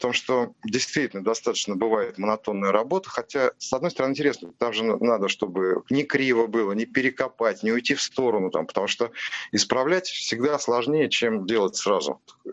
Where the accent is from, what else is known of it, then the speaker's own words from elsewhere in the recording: Moscow, Russia; мне в силу того, что я москвич, что мне много лет